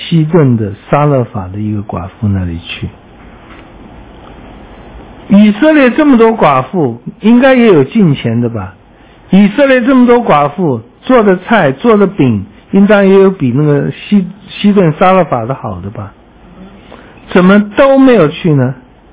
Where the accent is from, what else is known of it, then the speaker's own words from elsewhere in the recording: Taiwan; 如果我们台湾人在这个妇人身边